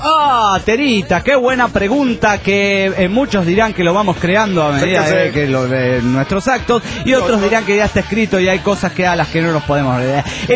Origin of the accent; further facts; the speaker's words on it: Pasto, Nariño, Colombia; no vivo en México, es la primera vez que viajo, soy pastusa.